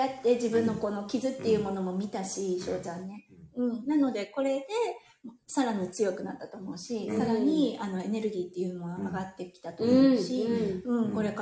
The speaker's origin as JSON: {"language": "Japanese", "region": "Tohoku", "country": "Japan", "said": "私あの東北人なのでね、東北の方うんうんってうなずいてると思うんですけど"}